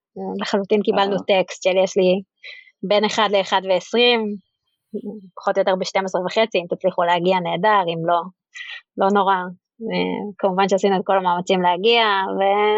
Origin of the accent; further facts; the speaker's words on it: Modi'in-Maccabim-Re'ut, Central District, Israel; התחלתי כילדה חביבה ביישוב ראות, מכבים.